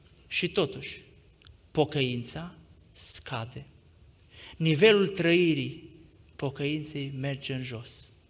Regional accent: Romania; Suntem împreună în seara aceasta nu pentru că suntem români și vorbim aceeași limbă, nici măcar pentru faptul că locuim în același oraș

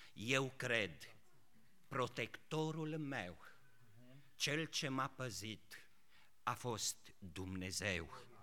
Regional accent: Romania; m-am născut în câmpia lângă Arieș

